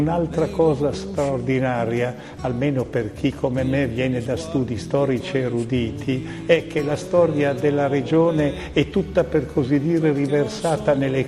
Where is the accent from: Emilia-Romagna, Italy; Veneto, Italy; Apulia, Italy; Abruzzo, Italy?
Emilia-Romagna, Italy; La cosa che mi colpisce di più e nella quale mi riconosco di più come emiliano è questa straordinaria varietà di situazioni e di storie